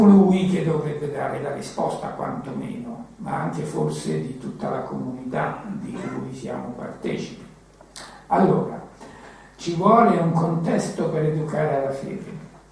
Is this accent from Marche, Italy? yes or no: yes; Marche, Italy; born there; now in Rome, Italy; io ora sono un romano, sono nato nelle Marche, ma vivo a Roma.